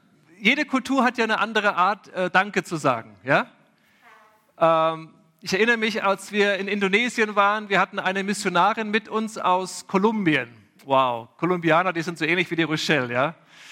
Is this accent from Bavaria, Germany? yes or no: yes; Erlangen, Bavaria, Germany; now in Velbert, Germany; Ich komme aus Velbert, beziehungsweise wohne jetzt in Velbert. Eigentlich komme ich aus Mittelfranken, Erlangen.